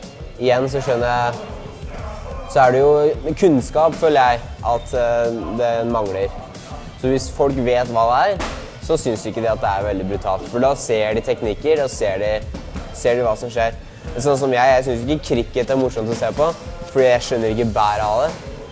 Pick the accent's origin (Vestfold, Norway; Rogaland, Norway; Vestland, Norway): Vestfold, Norway; Larvik; born there; now in Trondheim, Norway; Jeg 23 år gammel. Jeg kommer opprinnelig fra Larvik, eller jeg ble født i Larvik, og så har jeg bodd litt rundt omkring i hele Norge egentlig. Så de to siste årene har jeg bodd i Trondheim